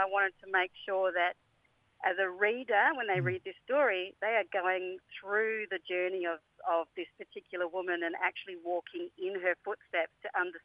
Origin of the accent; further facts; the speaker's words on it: Geraldton, Western Australia, Australia; I'm descended from the Bunwarang Bunurong mob. That's all coastal Melbourne area. Yes. But I grew up on absolutely gorgeous Yamatji country, Geraldton